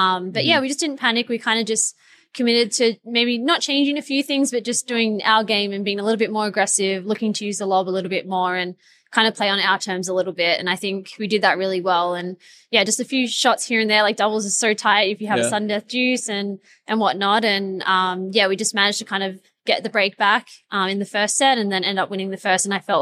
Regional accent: Australia; Being Australian

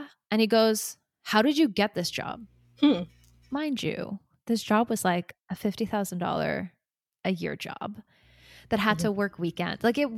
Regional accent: Philippines; I'm Filipino.

